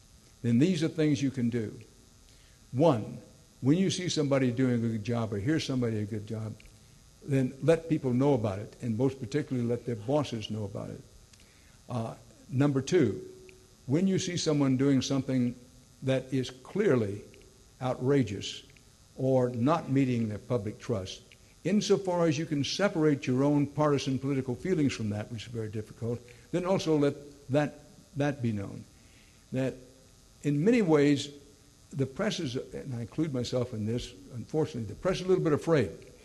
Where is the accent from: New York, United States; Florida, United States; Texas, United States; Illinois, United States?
Texas, United States; Houston; Nonetheless, I came back to my hometown, Houston